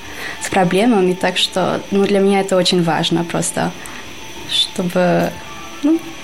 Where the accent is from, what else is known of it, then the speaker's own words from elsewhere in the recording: Albania; Russian is a second language; also born or lived in Belgium; Я иностранка, я из Албании, так что мне тяжело немного.